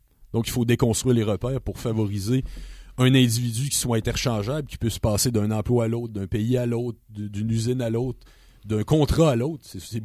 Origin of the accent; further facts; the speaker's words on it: Quebec, Canada; il y a des animateurs de ma région d'origine qui est Québec